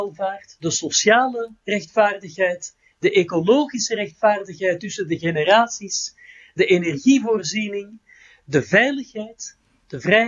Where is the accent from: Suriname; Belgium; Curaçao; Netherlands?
Belgium; misschien ben ik daar als Belg een beetje anders in voorbereid dan mensen die komen uit een unitaire lidstaat.